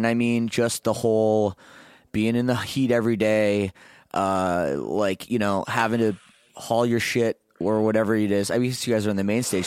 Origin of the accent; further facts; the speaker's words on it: Canada; You know that I'm Canadian.